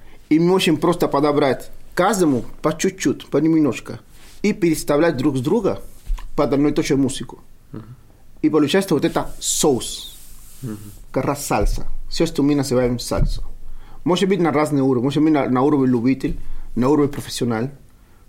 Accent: Havana, Cuba; Russian is a second language; moved away as an adult; now in Saint Petersburg, Russia; я из Гавана.

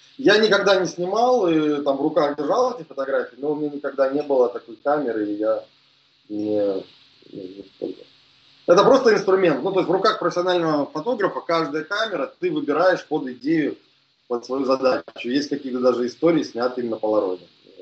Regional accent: Stavropol Krai, Russia; Ставрополье

